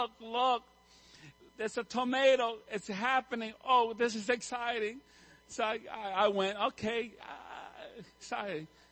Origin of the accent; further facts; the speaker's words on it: New York City, New York, United States; I was raised in New York City. I was raised in a concrete land.